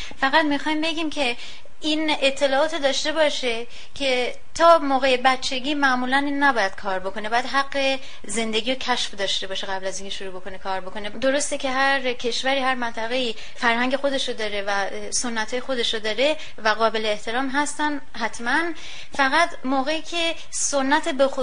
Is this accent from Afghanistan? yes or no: no; Iran; moved away; موقعی که ما از ایران اومدیم بیرون